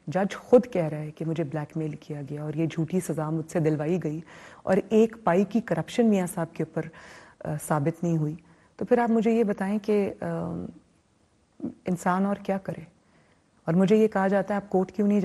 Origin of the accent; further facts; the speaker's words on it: Pakistan; میں پاکستانی ہوں